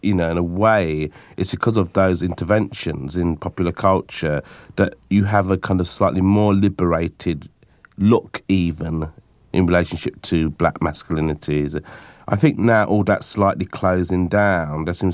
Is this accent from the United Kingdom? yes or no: yes; London, United Kingdom; where I grew up in East London, which is a traditionally kind of working class area and a traditionally an immigrant area, it was quite a tough area too.